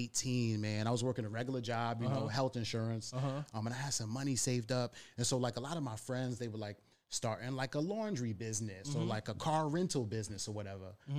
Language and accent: English; Brooklyn, New York, United States; But I'm from Brooklyn and I know what's going on.